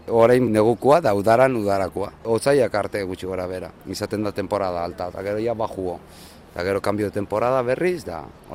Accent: Zumaia, Basque Country, Spain; born there; Ta nire aita eta ama herria. Baiek hor jaio dia, baina ni hemen jaio naiz, jaiota Zumaian.

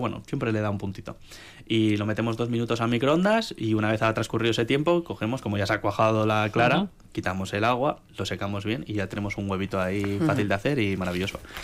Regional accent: Galicia, Spain; que se hace mucho en mi pueblo, en Galicia

